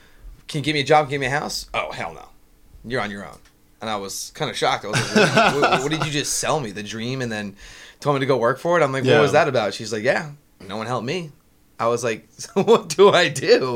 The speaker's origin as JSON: {"language": "English", "region": "Florida", "country": "United States", "said": "I'm from South Florida, man."}